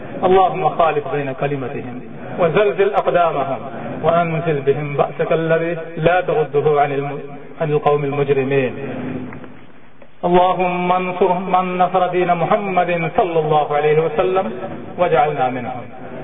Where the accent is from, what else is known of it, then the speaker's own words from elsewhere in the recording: Pakistan; Pakistani Muslims know more than you. I am from Pakistan.